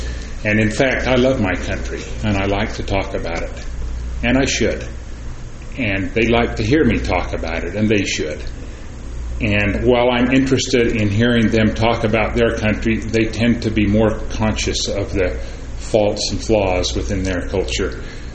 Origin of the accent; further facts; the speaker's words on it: Provo, Utah, United States; I was born in Provo, Utah, and I attended Provo High School, where I attended seminary, where I met Linda, who is now my wife.